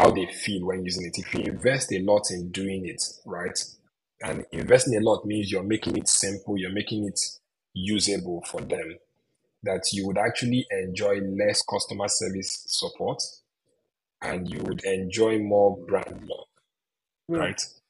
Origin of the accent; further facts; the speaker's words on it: Nigeria; now in California, United States; I moved from Nigeria, came to California, made new friends, made more diverse friends